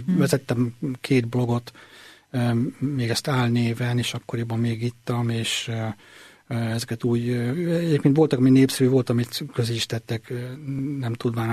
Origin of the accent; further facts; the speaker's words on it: Lőrinci, Hungary; én Lőrinciben nőttem fel.